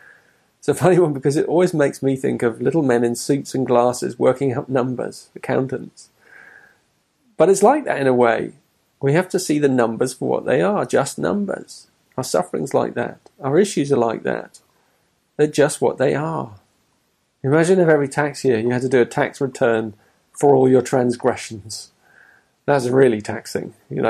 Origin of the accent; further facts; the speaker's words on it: England, United Kingdom; You've got to remember I'm English, so we always blame the weather over here.